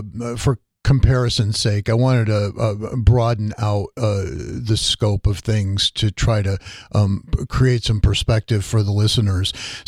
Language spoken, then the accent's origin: English; Waterbury, Connecticut, United States; I mean, just driving from my hometown up in Waterbury down to New Haven, through towns like Bethany and Prospect and Woodbridge